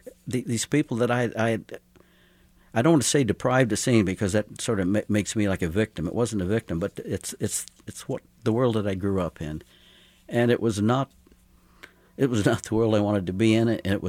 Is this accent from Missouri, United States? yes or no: yes; Kansas City, Missouri, United States; now in Columbia, United States; Since we're here in Kansas City, my hometown, as I live in Columbia now but grew up here